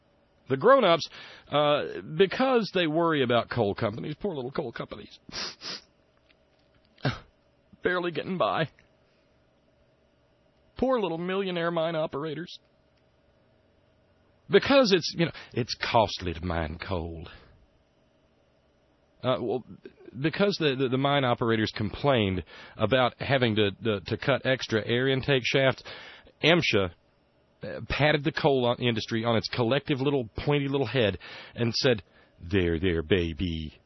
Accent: Alabama, United States; now in West Virginia, United States; When I grew up in Alabama, every year when we would take our holiday to come up here and visit relatives

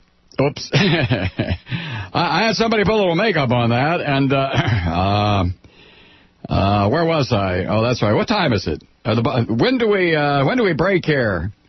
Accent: Ohio, United States; You know, I'm from Ohio, and we don't get much sun there.

